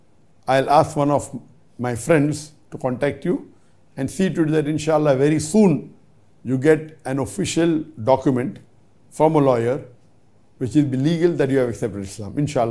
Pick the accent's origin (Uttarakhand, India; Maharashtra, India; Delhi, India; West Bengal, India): West Bengal, India; Kolkata; from Kolkata, 32 years old. I am a devoted Muslim. I was raised in a Hindu family.